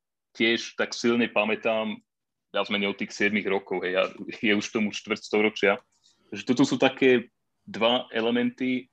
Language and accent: Slovak; Bratislava, Bratislava Region, Slovakia; ja som vyrastal v Bratislave na ulici, ktorá je pomenovaná po legionároch, legionárska